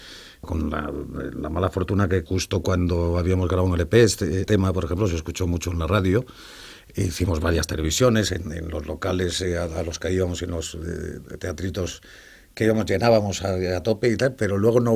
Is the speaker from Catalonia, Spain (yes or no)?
no; Corcubión, Galicia, Spain; also born or lived in Madrid; Soy madrileiro. Yo siempre digo que soy un madrileño con alma gallega, porque nací en Madrid, pero a los 3 días tuve la suerte o la desgracia, como dice un periodista gallego amiguete mío, de echar mis raíces en un pueblecito de La Coruña, de la Costa de la Morte, que se llama Corcubión